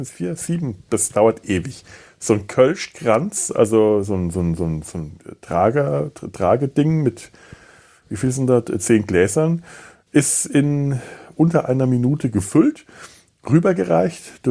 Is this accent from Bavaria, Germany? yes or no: no; Essen, North Rhine-Westphalia, Germany; Bei uns in Essen, da spielen die das immer.